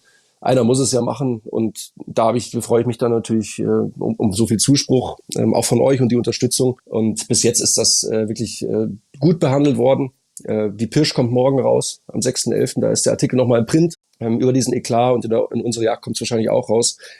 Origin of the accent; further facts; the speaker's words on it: Munich, Bavaria, Germany; now in Brandenburg, Germany; Ich komme ursprünglich aus München, lebe aber in Brandenburg.